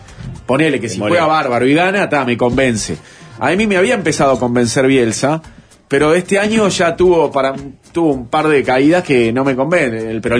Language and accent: Spanish; Uruguay; me siento muy uruguayo.